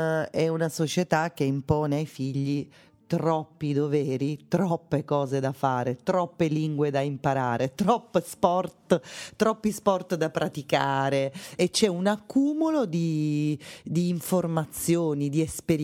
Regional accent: Augusta, Sicily, Italy; come facevo io quando ero ragazzina ad Augusta e osservavo il mondo

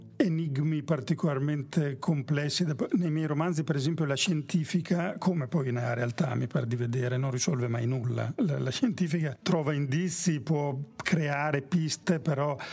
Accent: Bologna, Emilia-Romagna, Italy; visto che io sono bolognese.

